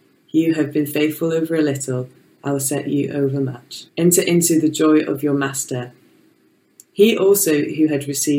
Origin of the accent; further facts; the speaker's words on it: Wales, United Kingdom; So I'm born and raised on Anglesey and I have a real heart for the youth and the island.